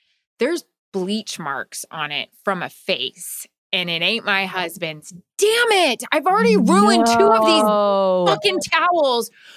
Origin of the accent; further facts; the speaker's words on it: Florida, United States; So I grew up in Florida, as I'm itching myself right now. Grew up in Florida.